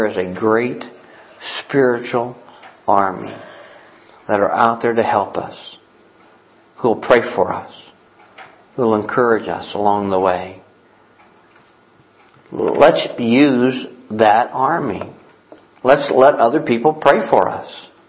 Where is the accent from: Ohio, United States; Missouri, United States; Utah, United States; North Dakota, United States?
Ohio, United States; I'm a preacher from Ohio.